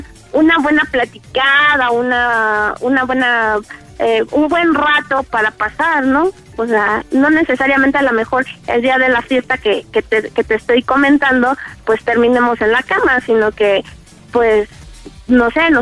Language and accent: Spanish; Mexico City, Mexico; Yo soy de aquí del Distrito Federal, pero la fiesta la vamos a hacer en Tepoztlán.